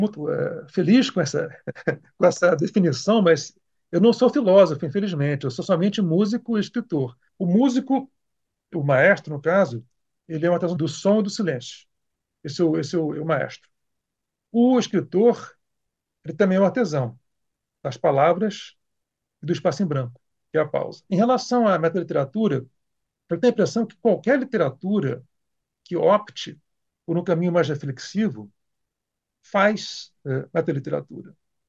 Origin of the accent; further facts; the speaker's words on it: Brazil; para mim, como brasileiro, como escritor, como músico